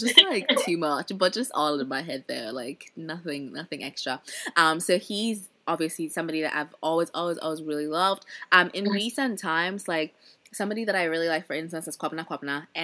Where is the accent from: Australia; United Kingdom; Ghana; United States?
Ghana; because I grew up right in Ghana, like, I've grown up, you know, right with, you know, the local music.